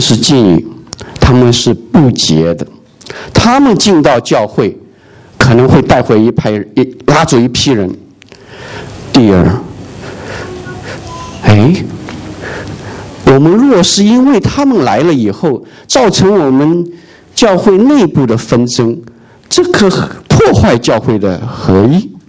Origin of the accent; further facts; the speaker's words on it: Singapore; 我来自新加坡，我知道新加坡有个很著名的红灯区